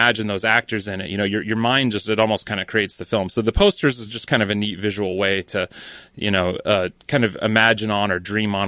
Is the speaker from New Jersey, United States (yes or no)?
no; Iowa, United States; moved away as an adult; now in Los Angeles, United States; I'm originally from Iowa, but move out to Los Angeles, went to film school out there